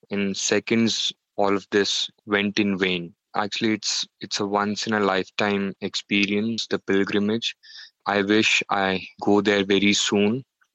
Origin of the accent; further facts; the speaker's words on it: Mumbai, Maharashtra, India; I'm from Mumbai, India.